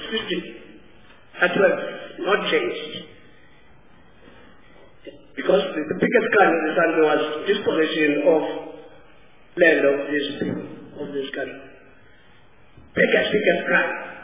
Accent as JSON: {"language": "English", "country": "Kenya", "said": "I am from Kenya this morning."}